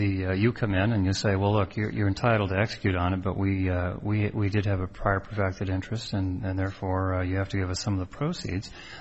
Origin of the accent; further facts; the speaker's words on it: Montana, United States; I mean, I know what the answer would be in my home state of Montana